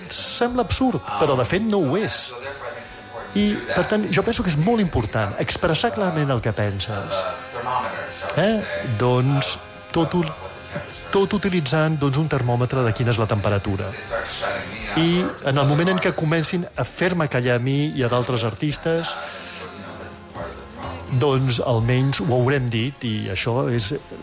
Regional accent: Canada; Catalan is a second language; also born or lived in United States; jo vaig néixer als Estats Units, vaig ser criat al Canadà i em sento molt connectat amb dos els països.

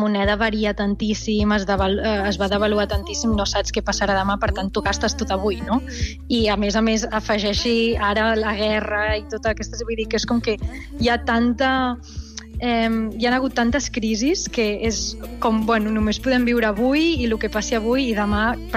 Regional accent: Barcelona, Catalonia, Spain; born there; Vaig néixer a Barcelona l'any 99

